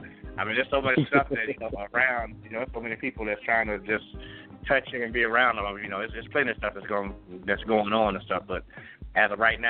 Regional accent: Alabama, United States; born there; because I was born in Alabama, so I'm an Alabama football fan.

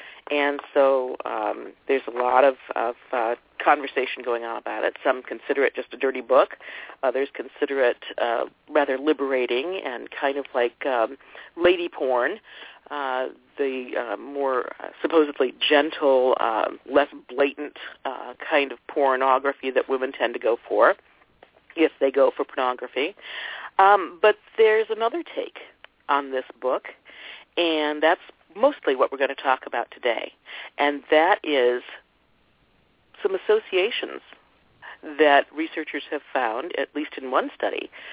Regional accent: Ohio, United States; I grew up in Ohio, so Michigan State University, I'm sorry.

